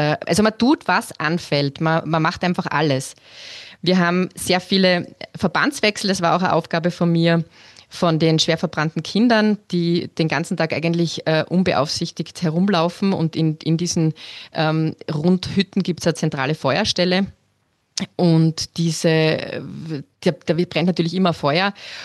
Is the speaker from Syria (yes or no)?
no; Austria; weil es nicht wie bei uns in Österreich